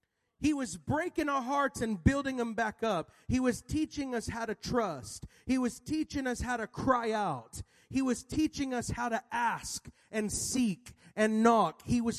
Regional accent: Texas, United States; I'm from Texas, so that's what the Americans sound like down there.

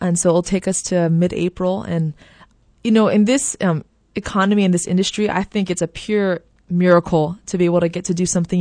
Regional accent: Kailua, Hawaii, United States; I'm from Kailua, Hawaii, and that's where I grew up. And my parents still live in the same house that I grew up in.

